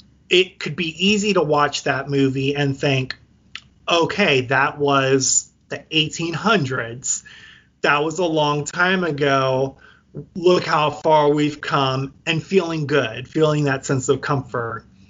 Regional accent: the South, United States; Girl, I'm from the South.

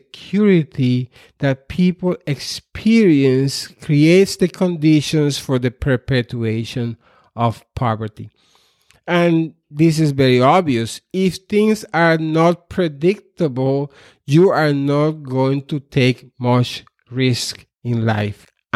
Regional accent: Puerto Rico; I grew up in Puerto Rico in the 1960s and 70s, when Puerto Rico was transitioning from an agrarian society, backward, exceedingly poor agrarian society, into a more industrialized

